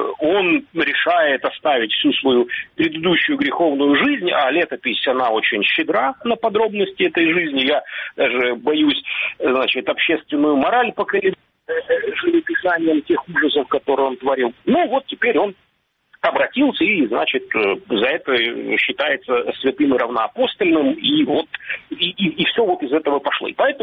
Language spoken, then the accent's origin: Russian; Crimea, Ukraine; И хотя я, как крымчанин, должен был отстаивать бы первую позицию